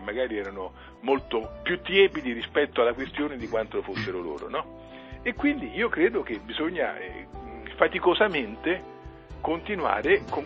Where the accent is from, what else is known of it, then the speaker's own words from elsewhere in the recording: Rome, Lazio, Italy; Io sono di Roma.